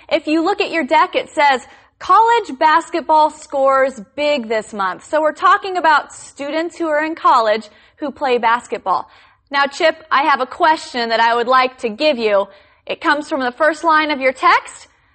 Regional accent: United States; And you know, since we're from America, we've both experienced this excitement.

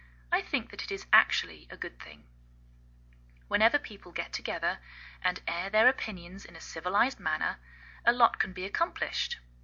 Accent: England, United Kingdom; now in United States; I'm English, and I live in the northwest of the United States.

